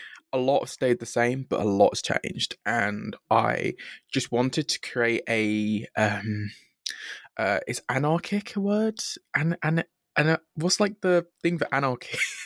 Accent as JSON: {"language": "English", "region": "London", "country": "United Kingdom", "said": "I'm from London, United Kingdom. So probably well across the pond from the rest of the people you've spoken to. Mm-hmm. I'm 19"}